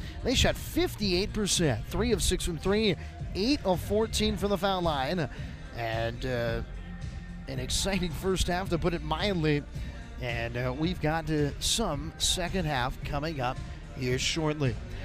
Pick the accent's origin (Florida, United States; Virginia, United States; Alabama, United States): Virginia, United States; Arlington; from O'Connell High School in my hometown, Arlington, Virginia.